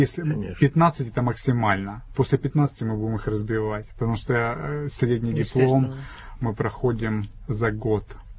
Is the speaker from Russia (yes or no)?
yes; Rostov-on-Don, Rostov Oblast, Russia; я из Ростова-на-Дону.